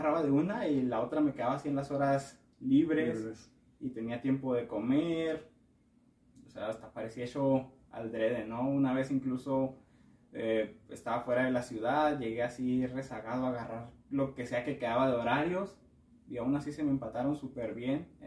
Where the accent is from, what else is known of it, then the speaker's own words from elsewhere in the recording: Parral, Chihuahua, Mexico; born there; also born or lived in Santa Bárbara / San Francisco del Oro; Pues yo nací allá en Parral, o sea, en un hospital de Parral. Mi familia es de Santa Bárbara, está cerquita de Parral.